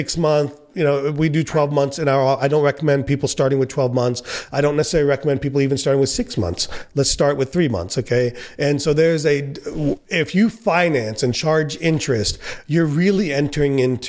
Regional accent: India; So nobody wants to, you know, as an Indian, it's like creating a caste system, right?

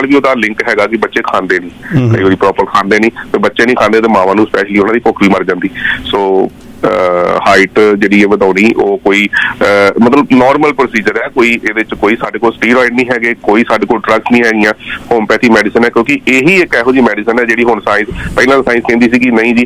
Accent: Punjab, India; ਮੈਂ ਪਿੰਡ ਤੋਂ ਆਇਆ, ਮਜੀਠੇ ਲੱਗ ਪਿੰਡ ਆ

